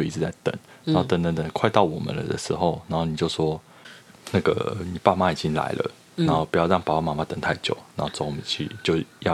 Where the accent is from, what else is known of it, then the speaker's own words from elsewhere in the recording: Taoyuan, Taiwan; 你妈先问我是哪里人，我说我是桃园人